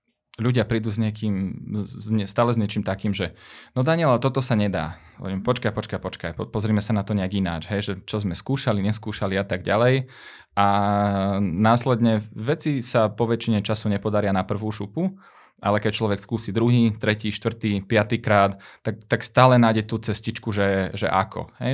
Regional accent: Rimavská Sobota, Banská Bystrica Region, Slovakia; moved away as an adult; ja keď som sa dokázal z Rimavskej Soboty, z bežnej obchodnej akadémie, s tým, že som nebol jednotkár, dostať do zahraničia a následne akože študovať po celom svete

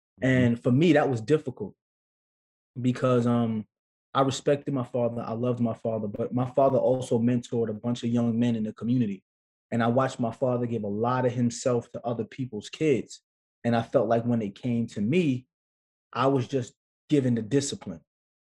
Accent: Brooklyn, New York, United States; because I grew up in Brooklyn, grew up in Flatbush, and every summer my parents used to send me to Morristown, Tennessee to stay with my grandparents

